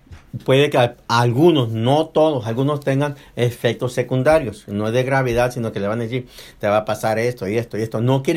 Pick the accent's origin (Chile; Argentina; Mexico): Mexico; Somos mexicanos.